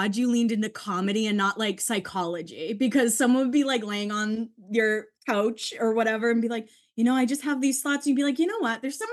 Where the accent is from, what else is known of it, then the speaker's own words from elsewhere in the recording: Massachusetts, United States; I remember even with like Aaron Hernandez, you know, I'm from Massachusetts.